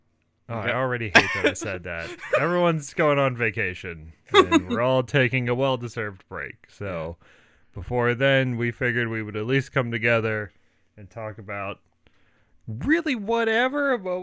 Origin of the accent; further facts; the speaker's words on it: United States; And I'm an American, and I found out about it.